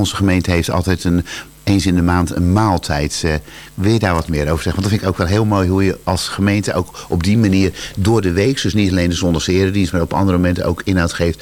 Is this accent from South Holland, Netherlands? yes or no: yes; Berkel en Rodenrijs, South Holland, Netherlands; Wij komen zelf uit Berkel en Roderijs, wat qua ligging iets anders is als Bergzoek.